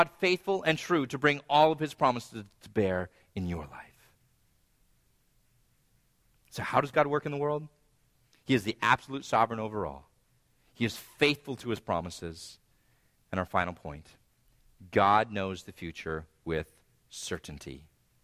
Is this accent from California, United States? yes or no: yes; San Diego, California, United States; Now, growing up in San Diego, I would often go to Padre games with my dad.